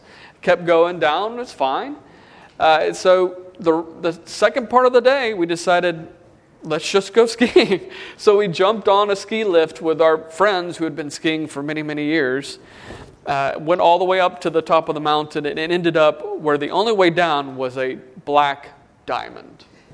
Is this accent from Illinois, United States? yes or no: no; Arlington, Texas, United States; so I grew up in Arlington, Texas